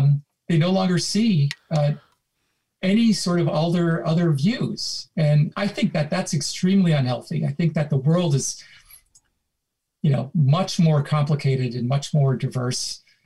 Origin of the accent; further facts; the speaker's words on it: Wisconsin, United States; growing up in Wisconsin, I thought it was a pain when my parents asked me to sort of like go weed the yard